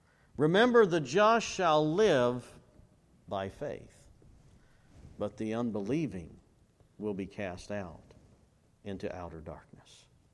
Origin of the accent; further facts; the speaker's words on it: United States; the place, the nation, the prosperity and all of that that I grew up with here in the United States